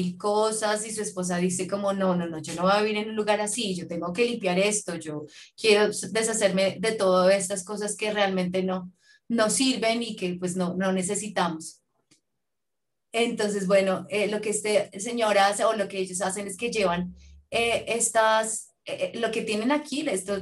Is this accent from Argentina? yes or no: no; United States; now in Colombia; en mi país, en Estados Unidos